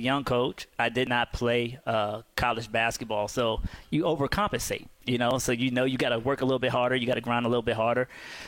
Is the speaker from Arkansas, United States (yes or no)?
no; Richmond, Virginia, United States; and we grew up in Richmond, Virginia together.